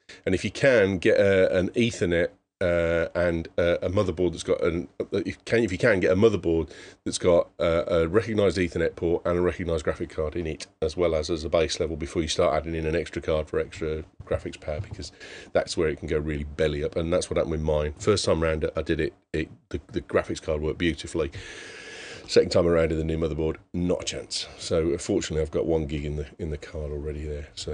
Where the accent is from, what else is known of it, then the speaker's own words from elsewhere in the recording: Dumfries, Scotland, United Kingdom; in Dumfries. I grew up in Dumfries. Truckway Road.